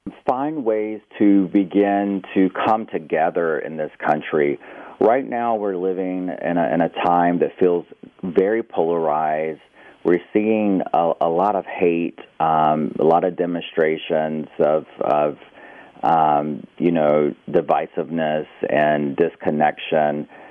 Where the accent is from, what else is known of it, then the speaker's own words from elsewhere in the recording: United States; that's where I find there's a major conflict for me personally, being Native American.